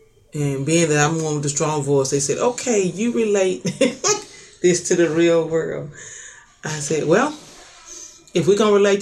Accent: Jackson, Mississippi, United States; Born and raised in Jackson, Mississippi. Graduate of Callaway High School, graduate of University of Southern Mississippi, and a graduate of Memphis Theological Seminary.

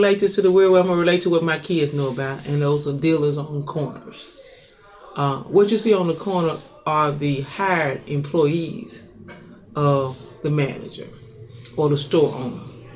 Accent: Jackson, Mississippi, United States; Born and raised in Jackson, Mississippi. Graduate of Callaway High School, graduate of University of Southern Mississippi, and a graduate of Memphis Theological Seminary.

